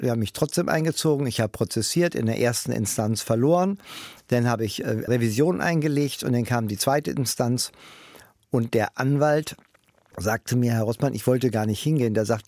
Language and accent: German; Hanover, Lower Saxony, Germany; Ich bin aufgewachsen am Stadtwald von Hannover, der Eilenriede.